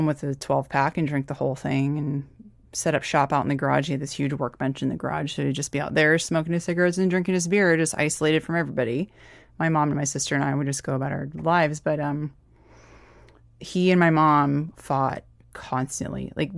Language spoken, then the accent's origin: English; Bremerton, Washington, United States; I'm from Bremerton, Washington.